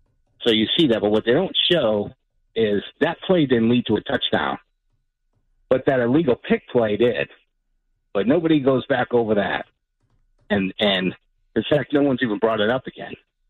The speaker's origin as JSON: {"language": "English", "region": "Massachusetts", "country": "United States", "lives_now": "Georgia, United States", "said": "I'm out in Georgia, and I'm from Mass originally, but I came out here"}